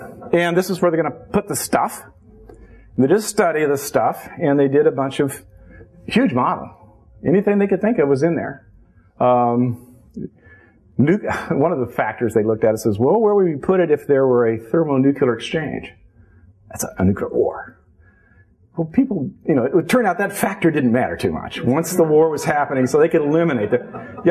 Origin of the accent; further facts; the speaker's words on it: Berkeley, California, United States; I mean, I am from Berkeley.